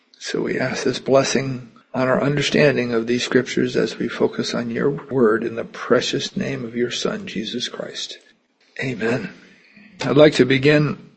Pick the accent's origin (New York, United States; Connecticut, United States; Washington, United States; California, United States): California, United States; Los Angeles; and I grew up in Rams territory when they were in L.A.